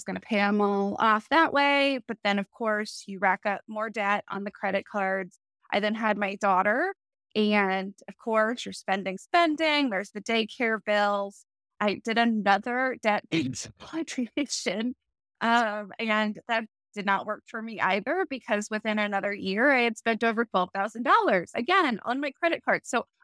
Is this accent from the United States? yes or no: yes; Midwest, United States; also born or lived in California; I'm a Midwesterner my whole life, except for the very short stint I tried to be a California girl, but quickly decided I couldn't financially afford that.